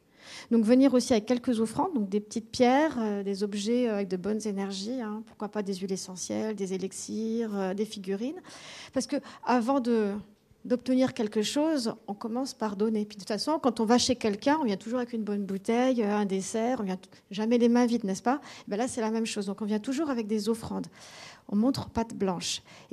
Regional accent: Grenoble, Auvergne-Rhône-Alpes, France; now in mountains; Moi, je suis grenobloise, je vis en montagne

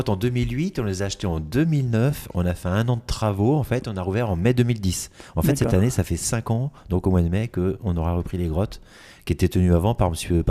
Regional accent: Centre-Val de Loire, France; now in Châteaudun, France; je ne suis pas tout à fait parisien, hein, je suis originaire du Loiret, hein, entre Montargis et Gien, ouais. Et j'ai fait une carrière évidemment dans l'industrie, on va dire sur Paris puis internationale. Et puis je suis venu trouver le calme à Châteaudun.

